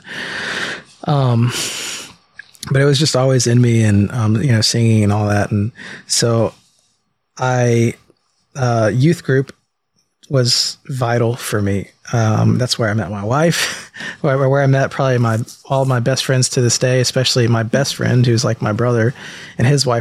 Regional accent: Gastonia, North Carolina, United States; born there; also born or lived in Florida; I was born in North Carolina in Gastonia, but we were living in Florida at the time.

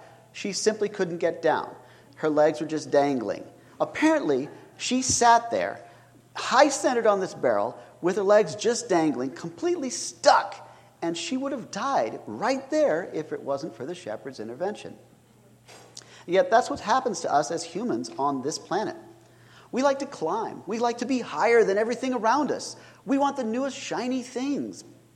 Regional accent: Texas, United States; Now, as a Texan, I grew up in cattle country, and I didn't see sheep very often

